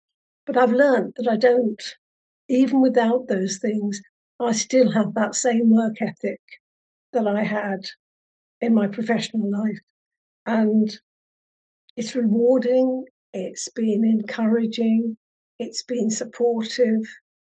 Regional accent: Ireland; Now, as I said before, I'm Irish. I come from an Irish, large Irish family.

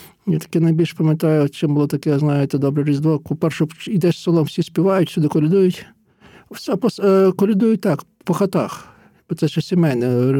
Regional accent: Lviv Oblast, Ukraine; я з Стрийщини, серцеве серце Бардирівського краю.

